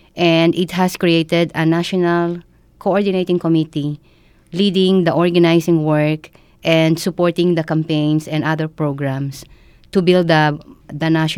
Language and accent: English; Philippines; now in United States; That's how I came from the Philippines, right?